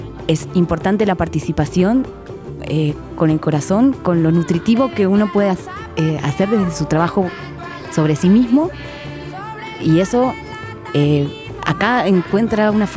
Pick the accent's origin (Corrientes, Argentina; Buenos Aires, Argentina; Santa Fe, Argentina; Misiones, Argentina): Buenos Aires, Argentina; vengo de Buenos Aires, Argentina, de la Pampa Húmeda.